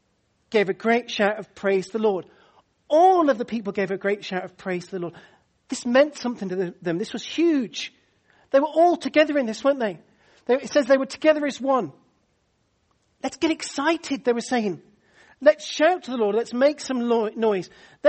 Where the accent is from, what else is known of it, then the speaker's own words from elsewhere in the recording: United Kingdom; I know we're British. I know it's hard for us to get excited over anything else other than football.